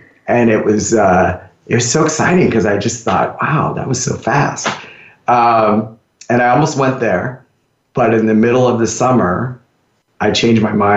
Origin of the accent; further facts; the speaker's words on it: Panama; also born or lived in New Mexico / Las Vegas; now in United States; So I grew up in Panama. And when we moved to the States, we initially moved back to New Mexico.